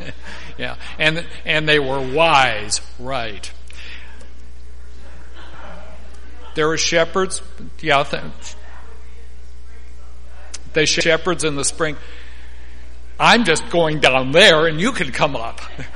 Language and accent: English; Wisconsin, United States; I had not been educated properly because I grew up in Wisconsin.